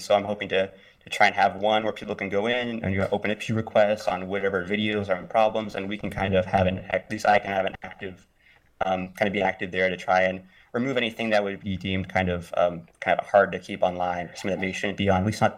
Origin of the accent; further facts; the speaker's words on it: Arizona, United States; I'm from Arizona, which is in the United States